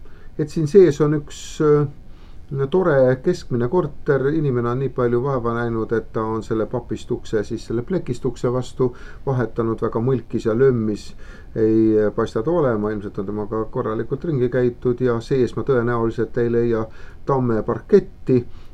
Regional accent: Paide, Järva County, Estonia; Mina kui paidelane, ma tean, mida ma paidel mõtlen.

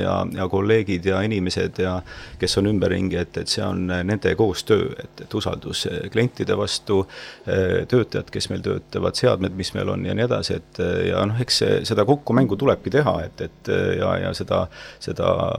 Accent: Paide, Järva County, Estonia; miks ma Paidesse tagasi tulen, aga just see koht, kus ma olin sündinud ja kasvanud, see oli mulle väga tähtis.

